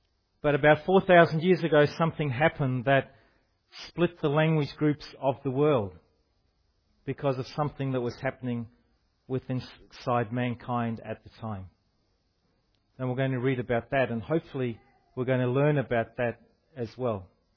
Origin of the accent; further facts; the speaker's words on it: Scotland, United Kingdom; born there; I was born in Scotland, which is that little country above England